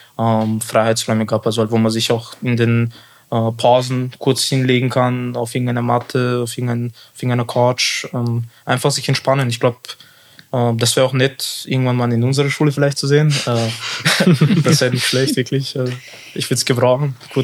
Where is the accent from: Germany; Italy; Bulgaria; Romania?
Bulgaria; German is a second language; Ich komme ja auch aus Bulgarien, nur so nebenbei.